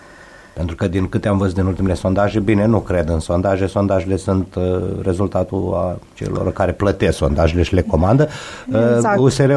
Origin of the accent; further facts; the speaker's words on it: Fălticeni, Suceava County, Romania; eu ca român, eu fălticenean, eu sucevean, eu bucovinean, răgățan, cum vreți să spun